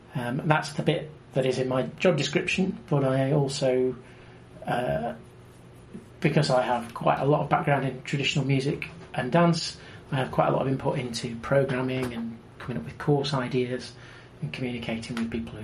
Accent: Doncaster, Yorkshire and the Humber, United Kingdom; I was born in Doncaster in 1975, so it was my 40th this year. Grew up in and around South Yorkshire.

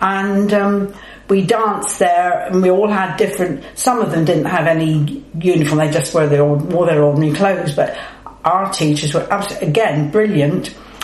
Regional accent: Poole, South West England, United Kingdom; born there; I was born actually in Poole in Dorset

